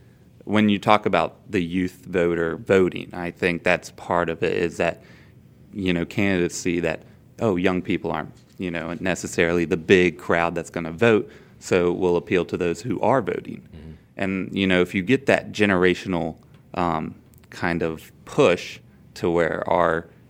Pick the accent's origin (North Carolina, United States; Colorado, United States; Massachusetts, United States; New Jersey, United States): North Carolina, United States; Statesville; I'm from Statesville, North Carolina, so it's a little smaller